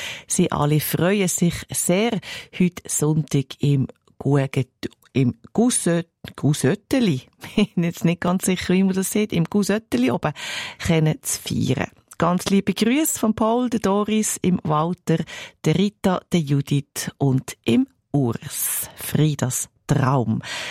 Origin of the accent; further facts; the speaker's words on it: Fribourg, Switzerland; aus meiner Heimat, aus dem Freiburgerland